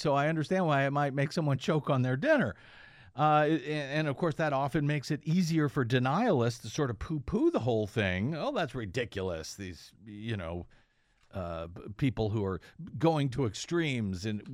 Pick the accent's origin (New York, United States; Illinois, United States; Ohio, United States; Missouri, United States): Missouri, United States; St. Louis; of course, I'm from St. Louis originally, so it really stood out.